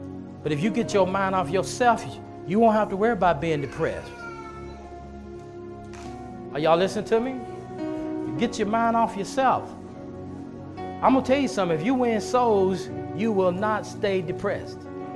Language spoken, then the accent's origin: English; Amarillo, Texas, United States; We came from Amarillo, Texas, by the Spirit of God. And if we had not been sent, she at least would have went back. I would have went back to Texas, but I wouldn't have went back to Amarillo.